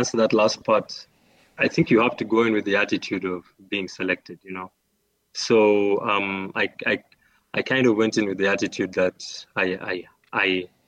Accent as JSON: {"language": "English", "country": "Uganda", "said": "but I understand Ugandan things."}